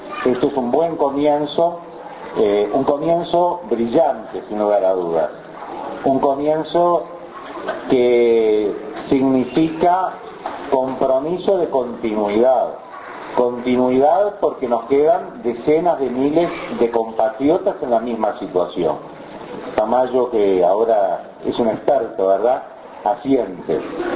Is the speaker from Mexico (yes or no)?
no; Uruguay; como uruguayos